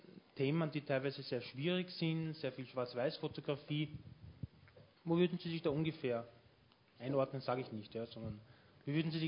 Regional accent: Vienna, Austria; now in Linz, Austria; Okay, ich bin zwar kein Linzer, aber ein Wiener, aber wohne in Linz.

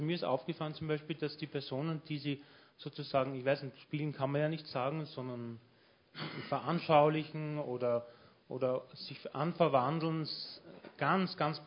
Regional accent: Vienna, Austria; now in Linz, Austria; Okay, ich bin zwar kein Linzer, aber ein Wiener, aber wohne in Linz.

